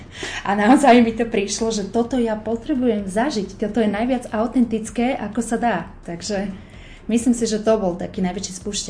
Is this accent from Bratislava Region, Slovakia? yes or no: yes; Bratislava, Bratislava Region, Slovakia; No, ja som z Bratislavy a aktuálne presne tak som v Bratislave.